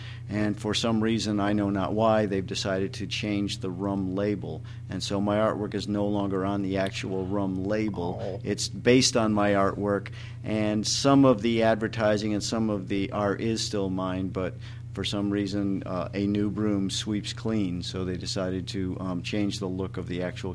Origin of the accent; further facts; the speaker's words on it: Connecticut, United States; When I was in art school growing up in Connecticut, there were some pirate artists that I was exposed to in art school and just before.